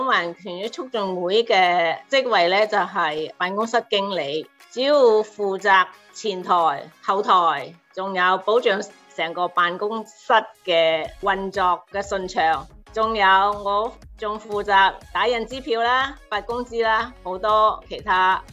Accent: Zhongshan, Guangdong, China; now in United States; 我系响中国广东中山长大的，我是2008年7月移民来到美国，到美国已经13年了。

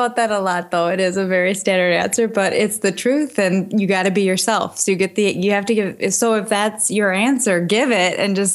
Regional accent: Minnesota, United States; I'm from Minnesota.

